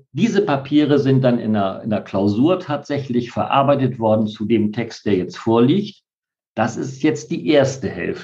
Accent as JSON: {"language": "German", "region": "Bremen", "country": "Germany", "tie": "born or raised there", "said": "Also, altmodischer Begriff, das ist meine Heimat tatsächlich. Ich fühle mich total wohl hier."}